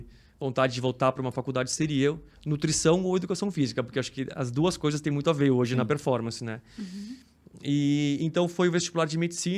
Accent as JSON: {"language": "Portuguese", "town": "Porto Alegre", "region": "Rio Grande do Sul", "country": "Brazil", "said": "eu sou de Porto Alegre, eu sou gaúcho"}